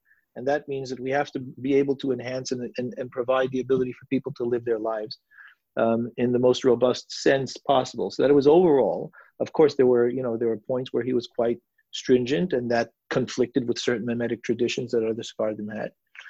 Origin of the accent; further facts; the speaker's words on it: Los Angeles, California, United States; You know, I grew up in Los Angeles.